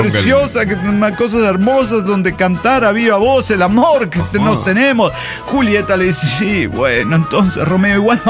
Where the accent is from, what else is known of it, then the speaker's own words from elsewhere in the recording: Lima, Peru; de Lima, Perú.